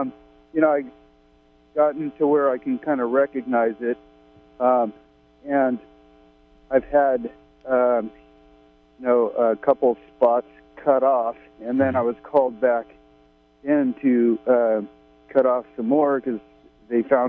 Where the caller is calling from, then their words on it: California, United States; I'm here in Humboldt County.